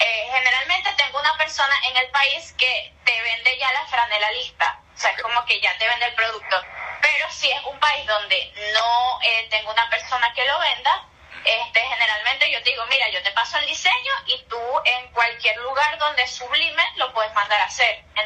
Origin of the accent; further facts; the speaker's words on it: Maracaibo, Zulia, Venezuela; moved away; vengo de Maracaibo y allá lo consumen mucho